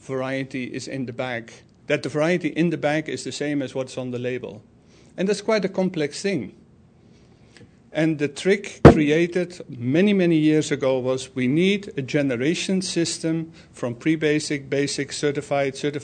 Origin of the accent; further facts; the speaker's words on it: Netherlands; well, I'm from the Netherlands. Going from the far south to the far north is 2.5 hours drive